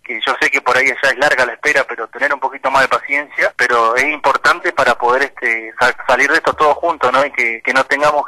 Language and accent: Spanish; Caleta Olivia, Santa Cruz, Argentina; Porque yo soy de Caleta Olivia, hoy en día acá nosotros no tenemos ningún caso